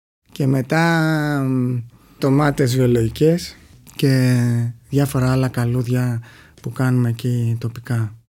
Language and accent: Greek; Karavas, South Aegean, Greece; μέσα στη ρεματιά του Καραβά, που είναι το χωριό μου.